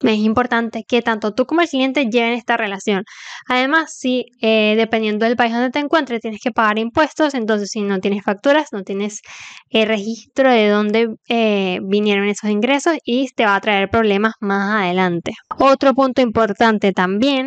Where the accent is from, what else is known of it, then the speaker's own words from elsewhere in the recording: Venezuela; Por ejemplo, hay plataformas que en mi país, que es Venezuela, hay muchísimas que no funcionan.